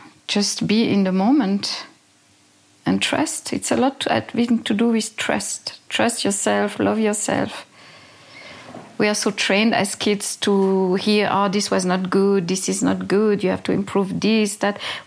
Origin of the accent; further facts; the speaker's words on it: Switzerland; English is a second language; because as a Swiss, growing up in Switzerland, one is always working on something